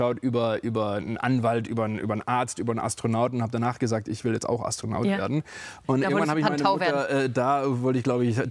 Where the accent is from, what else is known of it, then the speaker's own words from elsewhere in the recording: Allensbach, Baden-Württemberg, Germany; Also unser schönes Allensbach, wo ich aufgewachsen bin, ist wirklich das schönste Dorf, da ist die Familie.